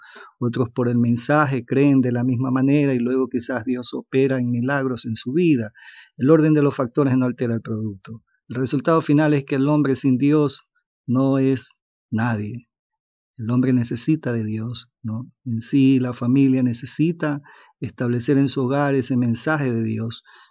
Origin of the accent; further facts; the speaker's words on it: Guayaquil, Guayas, Ecuador; soy de Guayaquil, el puerto principal del Ecuador, y allá pues es una región muy caliente, el clima es cálido tropical.